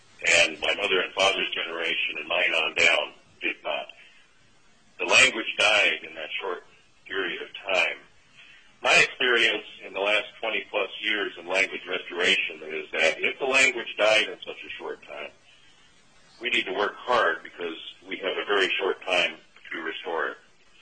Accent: Cordova, Alaska, United States; When I was growing up in Cordova

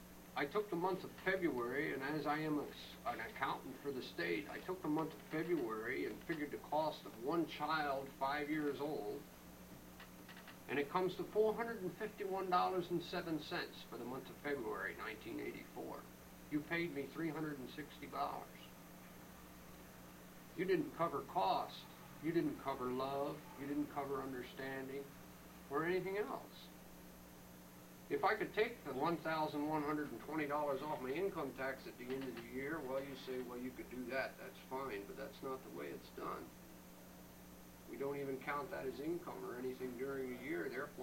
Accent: Virginia, United States; moved away; I'm an implant from Virginia. I came here in 1965.

